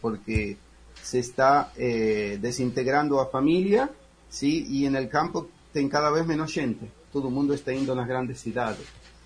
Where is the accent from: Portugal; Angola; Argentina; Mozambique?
Argentina; Portuguese is a second language; moved away as an adult; now in Brazil; Eu sou argentino, não? Faz 25 anos que moro aqui.